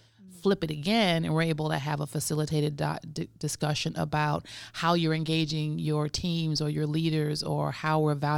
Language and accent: English; Milwaukee, Wisconsin, United States; born there; I'm originally from Milwaukee. I'm an Army brat. So Milwaukee is where I was born. St. Joseph's Hospital.